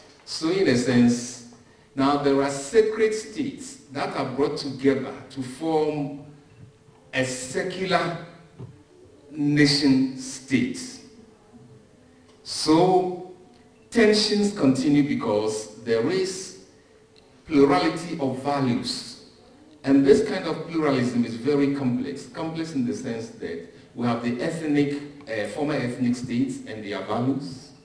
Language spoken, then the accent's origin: English; Ghana; So I, for example, I am a Fanti, but I am a Ghanaian. But I'm also a Christian.